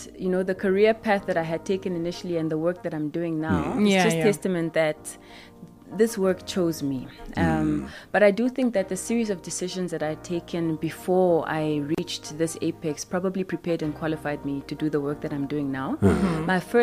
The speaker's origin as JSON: {"language": "English", "town": "Onipa", "region": "Oshikoto", "country": "Namibia", "said": "But within Namibia, I'm a girl from Onipa. Mm-hmm. I was born in a small village mission town where my grandparents were the head of the church. My grandfather is a bishop."}